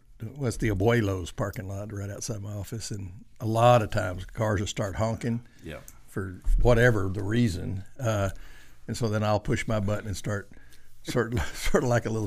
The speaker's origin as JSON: {"language": "English", "region": "Texas", "country": "United States", "said": "The only nickname I ever had was when I was playing ball … because I was from Texas."}